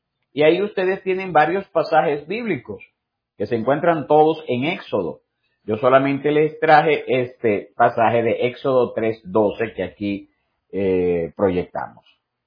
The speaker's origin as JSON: {"language": "Spanish", "country": "Dominican Republic", "said": "como el caso de nosotros que somos dominicanos"}